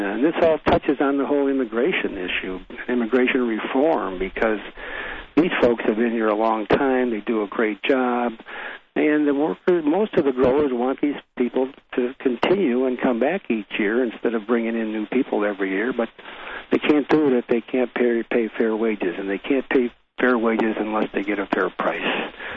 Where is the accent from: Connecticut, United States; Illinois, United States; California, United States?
Illinois, United States; Chicago; my wife Florence and I came from Illinois, Chicago area